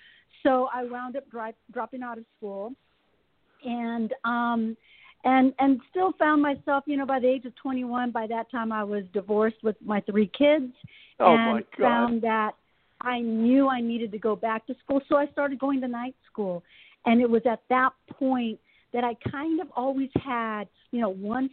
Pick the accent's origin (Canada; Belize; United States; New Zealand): United States; California; now in Washington, United States; Actually, I'm in D.C. I'm originally from California, but I moved to D.C. probably